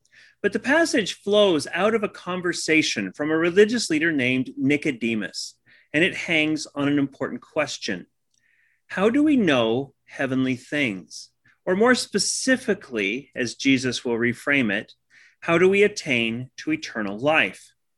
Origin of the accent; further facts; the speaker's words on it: Texas, United States; I grew up in Texas, and every time we went to a high school football game